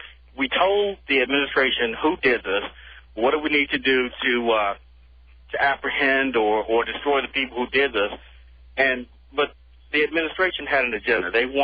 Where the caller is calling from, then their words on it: Maryland, United States; I am in Atlanta, Maryland.